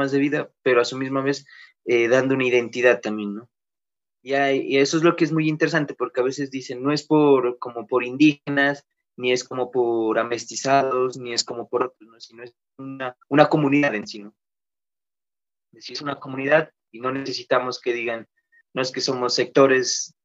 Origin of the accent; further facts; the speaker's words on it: Ipiales, Nariño, Colombia; yo soy de Ipiales, pero en Ipiales tenemos, como decir, nuestras formas de comer, nuestras formas de vida